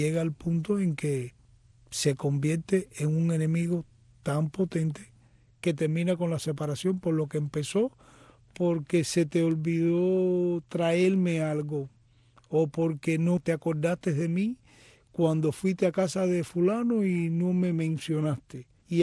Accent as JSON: {"language": "Spanish", "region": "Havana", "country": "Cuba", "tie": "born or raised there", "lives_now": "Miami, United States", "said": "Bueno, yo soy originalmente de Palatino, la ciudad deportiva, y nací en alrededor del Parque Palatino. Ahí fueron mis primeros años"}